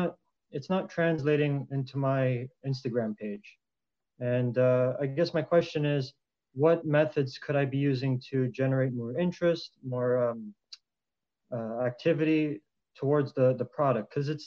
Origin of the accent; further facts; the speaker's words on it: Ontario, Canada; Ontario, Canada.